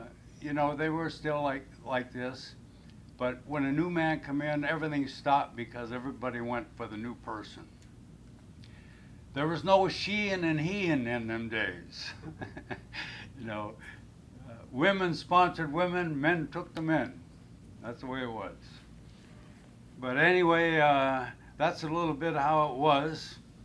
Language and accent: English; Muskegon, Michigan, United States; But anyway, going back, I grew up in Michigan.